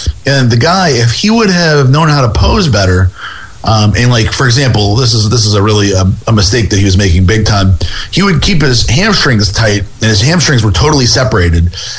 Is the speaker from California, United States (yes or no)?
no; New Orleans, Louisiana, United States; I'm from New Orleans, and there's plenty of culture. I'm familiar with the Louisiana culture.